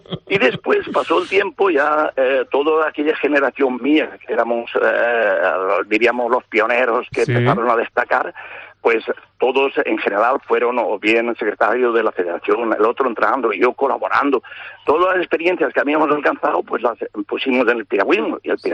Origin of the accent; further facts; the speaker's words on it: Spain; Soy el único español de momento que ha sido entrenador.